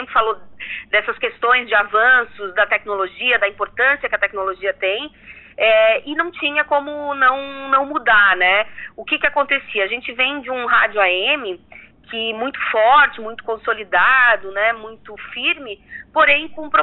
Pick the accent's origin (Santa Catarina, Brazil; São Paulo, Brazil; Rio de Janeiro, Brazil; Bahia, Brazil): Santa Catarina, Brazil; Criciúma; Eu sou natural de Criciúma, nasci, cresci, me formei na região, né, no caso em Tubarão, na Unisul, mas dediquei a minha vida aqui. Só uma breve passagem por Joinville na época da faculdade